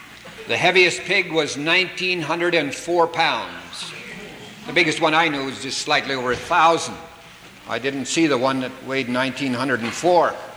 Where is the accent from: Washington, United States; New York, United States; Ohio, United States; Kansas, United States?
Washington, United States; East Stanwood; I was raised in East Stanwood. Well, not really in East Stanwood. I was east of East Stanwood in a place called Snooze Hill. We had pigs on the farm